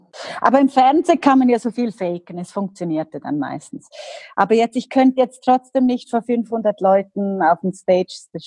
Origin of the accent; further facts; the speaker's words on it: Liechtenstein; ich komme aus Liechtenstein